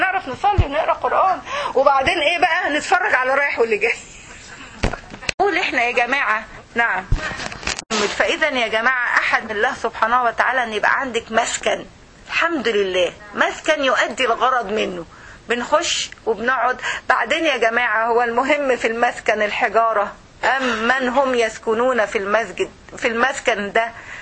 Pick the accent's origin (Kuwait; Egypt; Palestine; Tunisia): Egypt; اسمها النمليه عندنا في مصر، ما اعرفش اسمها ايه عندكم